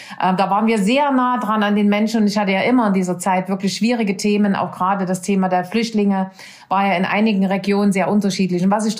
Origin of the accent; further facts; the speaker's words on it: Nordhausen, Thuringia, Germany; born there; Ja, Nordhausen ist wirklich nur mein Geburtsort.